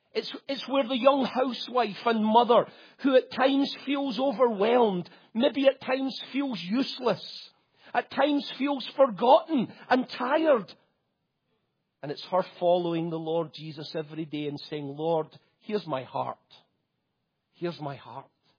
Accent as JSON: {"language": "English", "country": "United States", "said": "Because I might not sound like it, but I'm an American. And I'm very proud of it. I'm happy to be an American."}